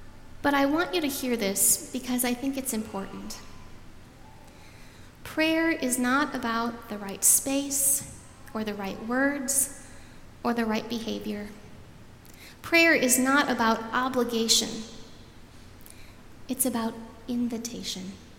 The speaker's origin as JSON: {"language": "English", "region": "Michigan", "country": "United States", "tie": "born or raised there", "lives_now": "Nashville, United States", "said": "I grew up in Michigan, and when I moved here to Nashville, people would comment on my accent."}